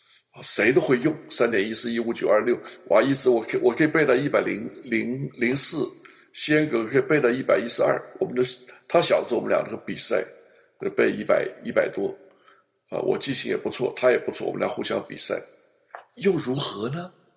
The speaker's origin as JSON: {"language": "Chinese", "country": "China", "said": "那我们中国人学东西有一个有一个全民族的一个弱点是什么呢？就叫做不求甚解。我记得我在中国读数学"}